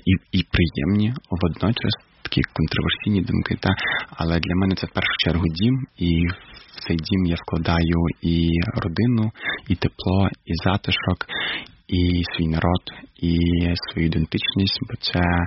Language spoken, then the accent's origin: Ukrainian; Crimea, Ukraine; я родом з Криму